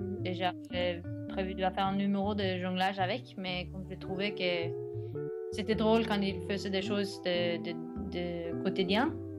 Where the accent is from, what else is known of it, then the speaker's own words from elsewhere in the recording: Norway; Je viens de la Norvège.